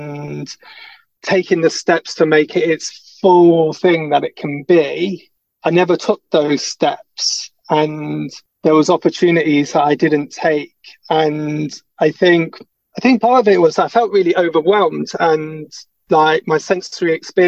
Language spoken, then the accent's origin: English; Leicester, East Midlands, United Kingdom; I'm from Leicester City.